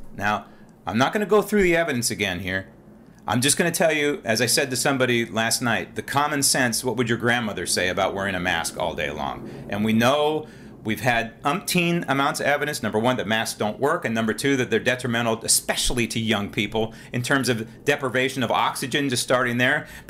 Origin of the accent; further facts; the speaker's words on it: San Francisco, California, United States; Now, I was a child growing up in San Francisco.